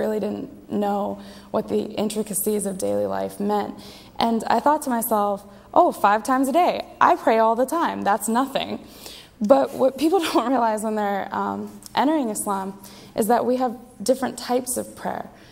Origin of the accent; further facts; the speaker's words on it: State College, Pennsylvania, United States; except that I grew up here. I've spent my entire life in the vicinity of State College. And yeah, I'm fully American and fully Muslim.